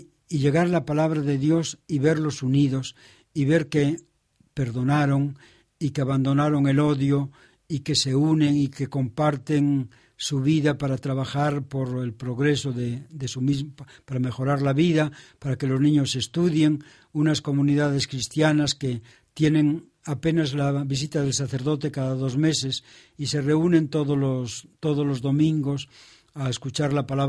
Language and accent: Spanish; Asturias, Spain; also born or lived in Ecuador; Pues he venido justamente para compartir lo que fue mi vida, no tanto como asturiano como cuanto creyente y seguidor de Jesús, mi vida misionera. He pasado 30 años de mi vida misionera en Ecuador.